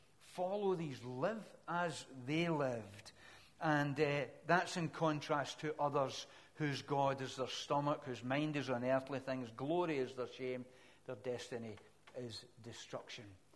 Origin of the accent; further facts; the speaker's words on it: Glasgow, Scotland, United Kingdom; Anyway, but I come from Glasgow and whenever I'm being down south, where are you from? I'm from Glasgow. I was born in Springburn.